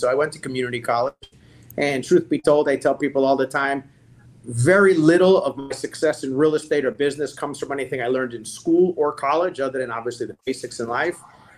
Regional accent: Staten Island, New York, United States; born there; So I was born in 1972 in Staten Island, New York.

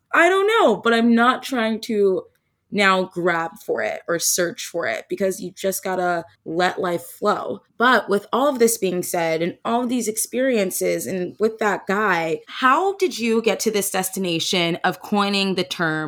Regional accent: New Jersey, United States; Granted, I'm from South Jersey. It's not like I'm down south in Alabama or something

